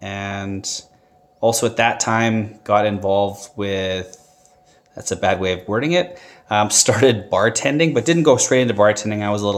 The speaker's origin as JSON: {"language": "English", "town": "Victoria", "region": "British Columbia", "country": "Canada", "tie": "born or raised there", "also_born_or_lived": "Vancouver", "said": "Well, I was born in a little town called Vancouver. and I think before I was 2 years old, I moved to the islands, to Victoria. That's where I grew up till I was 19."}